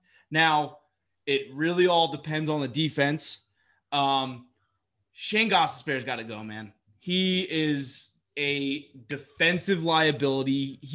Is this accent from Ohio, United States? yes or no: no; Philadelphia, Pennsylvania, United States; we're from Philly, right?